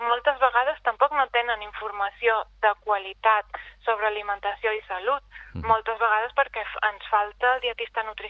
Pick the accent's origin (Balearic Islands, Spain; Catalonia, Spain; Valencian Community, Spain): Balearic Islands, Spain; accent: Mallorcan; et dic nen perquè jo som mallorquina, se'm va la mallorquinada de vegades, encara que intento passar-me el català estàndard.